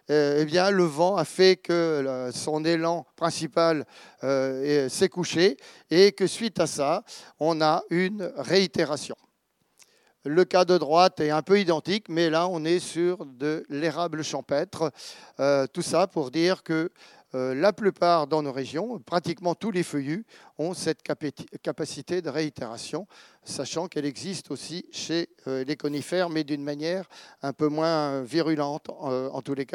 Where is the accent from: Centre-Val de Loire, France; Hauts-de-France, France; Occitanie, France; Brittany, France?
Centre-Val de Loire, France; je viens de Bourset, au nord du Loir-et-Cher, ce que j'appelle souvent le Perche méridional